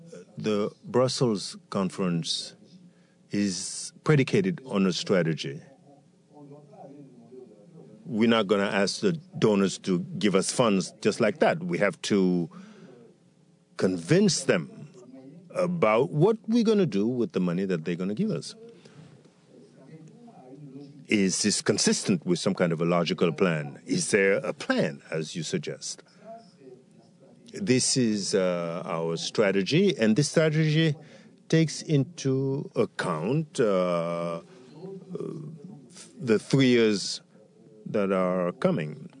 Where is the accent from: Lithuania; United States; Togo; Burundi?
Burundi; I am working with the African diaspora. I come from Burundi.